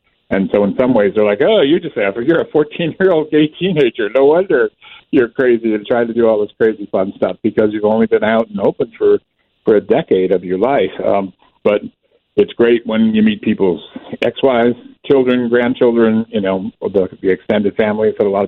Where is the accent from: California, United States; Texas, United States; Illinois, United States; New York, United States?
Illinois, United States; Lisle; It was difficult for me growing up in Lyle, Illinois, you know, which is a pretty great Western suburb.